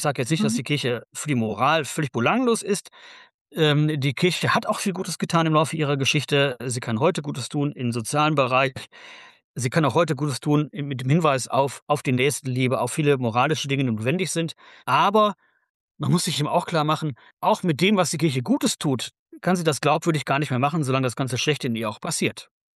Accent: North Rhine-Westphalia, Germany; im Ruhrgebiet, wo ich herkomme

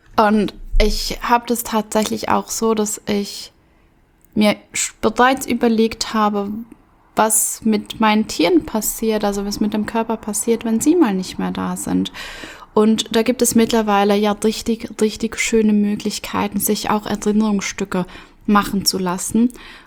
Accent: Switzerland; wir hatten bei uns in der Schweiz eine alte Frau

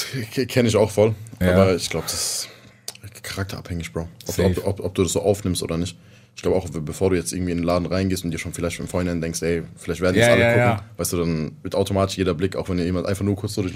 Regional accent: Germersheim, Rhineland-Palatinate, Germany; ich komme aus Germersheim am Rhein. Das ja. heißt, bei Ludwigshafen Mannheim.

